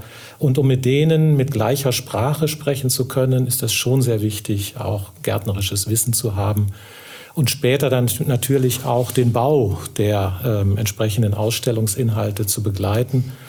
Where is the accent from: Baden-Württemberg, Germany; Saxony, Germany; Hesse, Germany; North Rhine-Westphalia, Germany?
Hesse, Germany; ich komme eigentlich aus der Nähe von Kassel